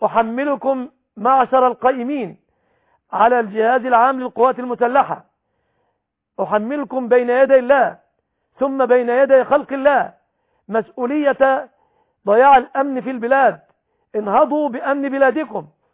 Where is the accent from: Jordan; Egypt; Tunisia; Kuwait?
Egypt; في بلادنا مصر